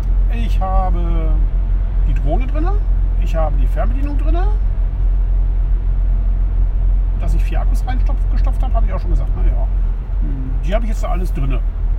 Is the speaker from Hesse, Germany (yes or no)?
no; Schleswig-Holstein, Germany; Jetzt bin ich hier schon wieder im Lübecker Bereich. Das heißt, ich habe jetzt hier fast meinen Heimatort erreicht.